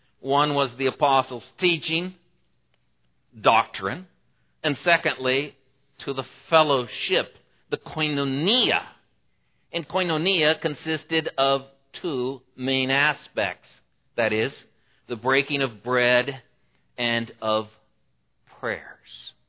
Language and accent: English; Portland, United States; Well, growing up in Portland, after we began going to church with my mother, I remember that the best because I was a little older.